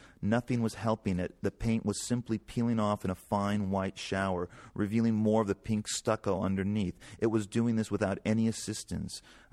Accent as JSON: {"language": "English", "town": "Sherman Oaks", "region": "California", "country": "United States", "tie": "born or raised there", "said": "I was looking up at the house I grew up in Sherman Oaks, while lying on a raft"}